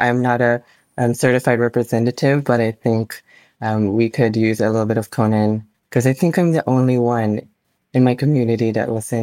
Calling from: Manila, Metro Manila, Philippines; My pronouns are she, her. I'm calling from Manila in the Philippines.

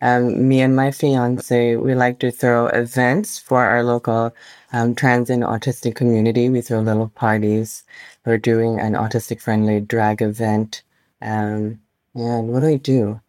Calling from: Manila, Metro Manila, Philippines; My pronouns are she, her. I'm calling from Manila in the Philippines.

